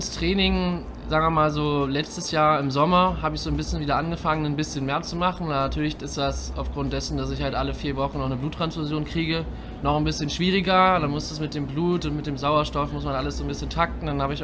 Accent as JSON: {"language": "German", "town": "Wolfsburg", "region": "Lower Saxony", "country": "Germany", "tie": "born or raised there", "said": "Das ist halt gut, das ist meine Heimatstadt halt."}